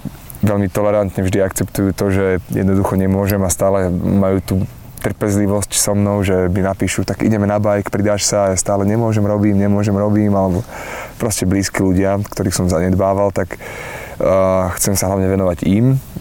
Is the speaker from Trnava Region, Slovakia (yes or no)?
yes; Galanta, Trnava Region, Slovakia; now in Bratislava, Slovakia; alebo som bol z Galanty a to sa tu vtedy tak nosilo, že Bratislava je tak akože inde